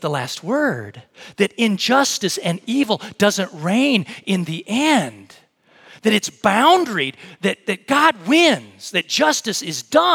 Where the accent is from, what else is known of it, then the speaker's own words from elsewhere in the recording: Missouri, United States; also born or lived in Minnesota / Wisconsin; You know that I was born in Minnesota, lived in Wisconsin, but junior high and high school, I lived in Missouri